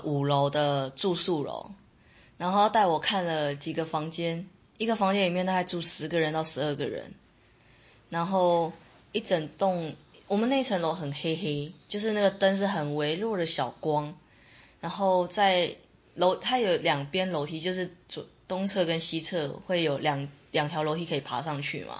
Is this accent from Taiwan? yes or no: yes; Taiwan; 然后他们一听到我是台湾的就叫我去国际教学中心国际班